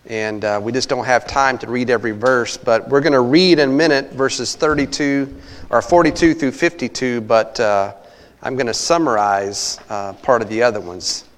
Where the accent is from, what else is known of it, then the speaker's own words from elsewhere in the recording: Texas, United States; It was about an hour from my hometown, and it was always in July, and so Texas, it was hotter than the pit of Hades at that time